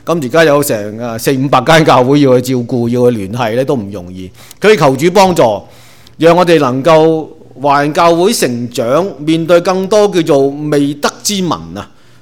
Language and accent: Chinese; Hong Kong; now in Canada; 我在香港长大，很多东西都是的，我7几年还在香港读中学